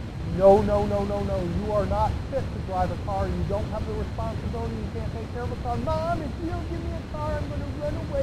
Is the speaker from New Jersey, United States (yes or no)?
no; Louisville, Kentucky, United States; There was a child that grew up just above us, where I grew up in Louisville.